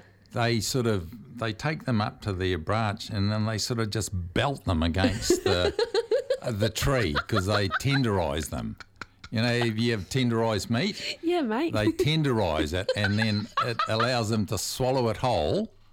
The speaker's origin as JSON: {"language": "English", "town": "Moerewa", "region": "Northland", "country": "New Zealand", "tie": "born or raised there", "said": "when I was a little fellow growing up in Moirua, in Te Tai Tokoro, we'd go down to the creek."}